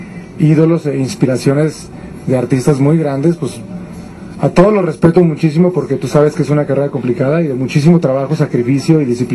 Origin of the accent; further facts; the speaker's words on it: Aguascalientes, Mexico; also born or lived in Querétaro; vengo de la ciudad de Aguascalientes. Nací en la ciudad de Querétaro, pero me registraron desde muy niño a la ciudad de Aguascalientes.